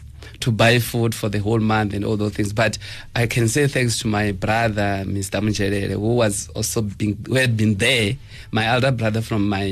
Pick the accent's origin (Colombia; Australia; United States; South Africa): South Africa; Chitareke, Limpopo; born there; I was born in Venda, in a village called Chitareke.